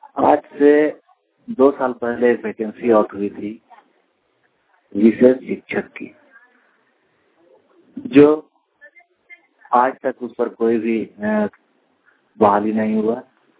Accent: Hazaribagh, Jharkhand, India; मैं हजारीबाग का रहने वाला हूँ।

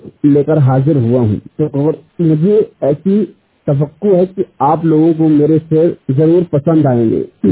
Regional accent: Majhiyar, Madhya Pradesh, India; मैं मध्य प्रदेश के रीवा डिस्ट्रिक्ट के ग्राम मझियार का रहने वाला हूँ।

